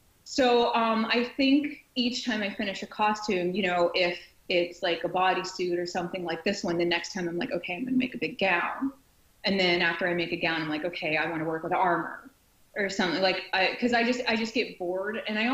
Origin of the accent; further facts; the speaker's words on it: Pittsburgh, Pennsylvania, United States; I'm from the Pittsburgh area. So every year, we would go to the Pittsburgh Comic-Con.